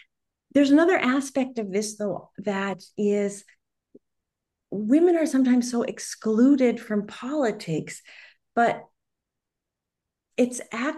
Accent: United States; I'm American if you can't tell from my accent.

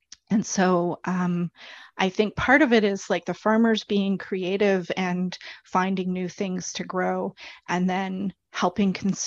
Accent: Vancouver, British Columbia, Canada; For example, I'm from Vancouver.

